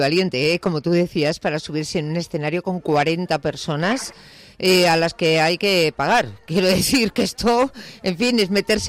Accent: Spain; un poquito de vergüenza como española

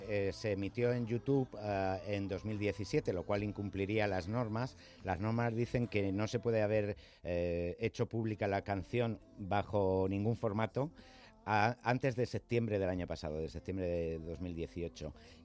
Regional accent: Spain; aquí los españoles somos tan tremendistas

